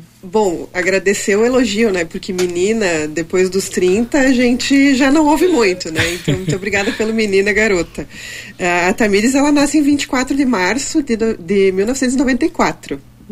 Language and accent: Portuguese; Caxias do Sul, Rio Grande do Sul, Brazil; faz só 32 anos que estou aqui e nasci aqui em Caxias do Sul, né? Os meus pais, eles não são nascidos aqui, minha mãe é paranaense, meu pai é gaúcho